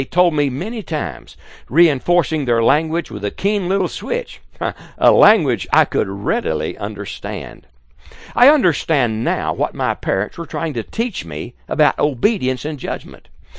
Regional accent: Bauxite, Arkansas, United States; born there; I was born in December 1943 in a hospital in Bauxite, Arkansas, a town that was created in a 99-year lease to Alcoa Aluminum Company.

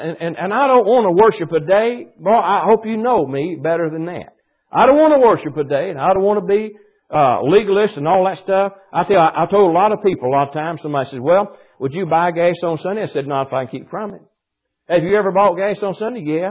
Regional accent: Arkansas, United States; now in Missouri, United States; Of course, I was raised in Arkansas. I don't know how it was up here in Missouri at all.

